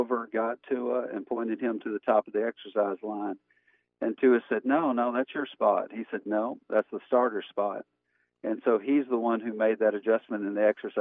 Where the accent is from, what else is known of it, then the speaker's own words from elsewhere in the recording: Montgomery, Alabama, United States; So I grew up in Montgomery, Alabama, hotbed of those three sports, particularly, of course, football.